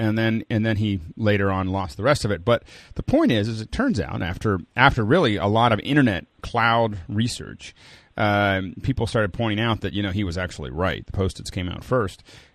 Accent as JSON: {"language": "English", "town": "Pittsburgh", "region": "Pennsylvania", "country": "United States", "said": "I'm from Pittsburgh, Pennsylvania, and one of the things we're known for is that Steeler fans are insane."}